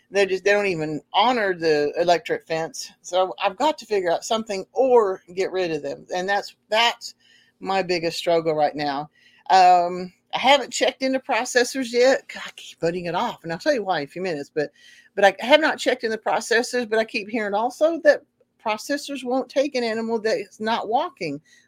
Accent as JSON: {"language": "English", "town": "Tulsa", "region": "Oklahoma", "country": "United States", "tie": "born or raised there", "said": "Well, I was born in Tulsa and I was raised pretty much in Oklahoma."}